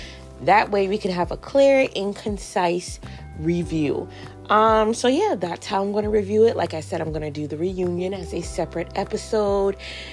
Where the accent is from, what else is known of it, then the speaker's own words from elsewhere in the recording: the South, United States; now in Charleston, United States; I'm born and raised in the South, and Brennan is, I could totally see him here in Charleston with the yes ma'am and the yes sirs.